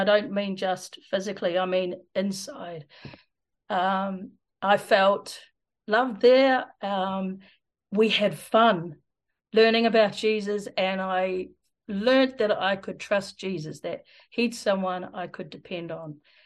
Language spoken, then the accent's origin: English; Christchurch, Canterbury, New Zealand; also born or lived in England; So I was born in England, came to New Zealand, grew up in Christchurch.